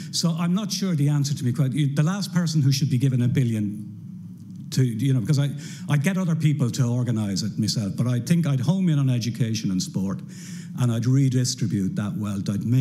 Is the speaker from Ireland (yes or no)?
yes; Kilbarrack, Leinster, Ireland; I grew up in Kilbarrick, that way. And I was a teacher in Kilbarrick